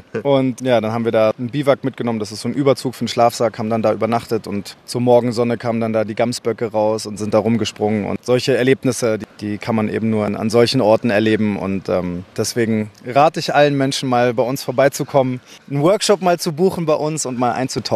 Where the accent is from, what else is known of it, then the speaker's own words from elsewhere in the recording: Berlin, Germany; In Berlin riecht sie besser für mich, aber das versteht auch nur ein Berliner, glaube ich.